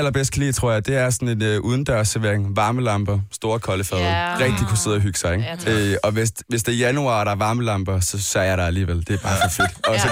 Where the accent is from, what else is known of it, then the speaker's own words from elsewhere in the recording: Odense, Region of Southern Denmark, Denmark; Det er også en, hvor jeg kommer fra, Odense ting.